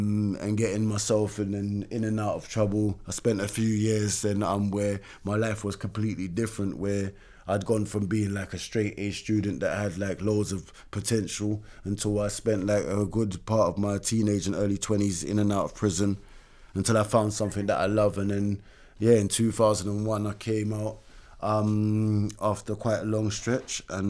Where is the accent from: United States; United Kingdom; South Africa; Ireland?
United Kingdom; Brixton, London; I grew up in Brixton, from Mitesville Estate. I come from like a really big Jamaican family, so like I'm like third generation.